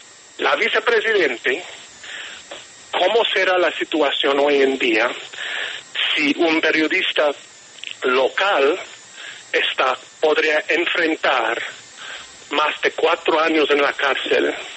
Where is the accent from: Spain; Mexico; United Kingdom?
United Kingdom; Spanish is a second language; Yo soy un periodista privilegiado en el sentido que soy británico.